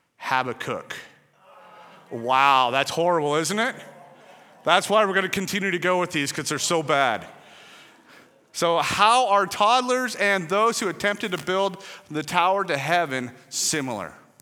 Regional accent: Lynden, Washington, United States; I grew up over in Linden about 15 years ago. Gosh, no, it's longer than that. It's too long ago. So 16, 17 years ago, I moved over to Wenatchee area.

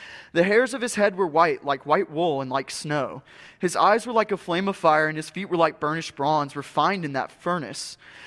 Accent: the South, United States; Growing up in the South, we love college football a little bit more than we love, like, NFL football.

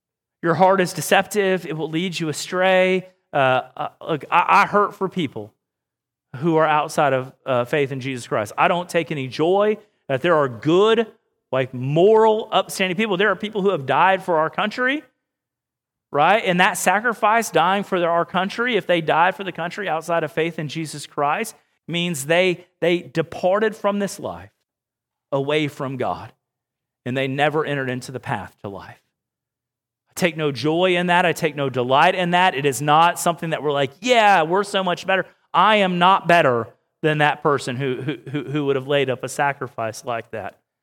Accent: Houston, Texas, United States; I grew up in Houston

